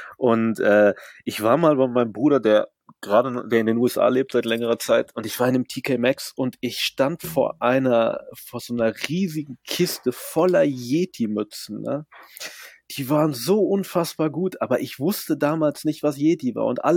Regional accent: Germany; Ich bin ja immerhin in Deutschland aufgewachsen.

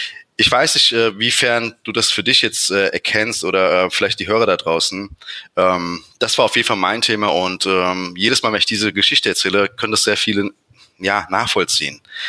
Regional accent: Frankfurt, Hesse, Germany; ich bin 41 Jahre alt, bin Frankfurter

